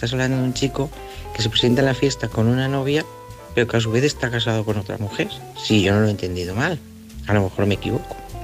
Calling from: Salamanca, Castile and León, Spain; de Salamanca.

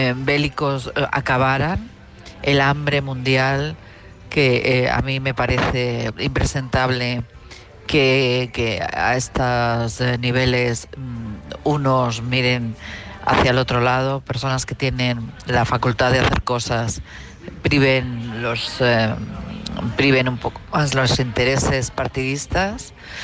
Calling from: Madrid, Community of Madrid, Spain; de Madrid.

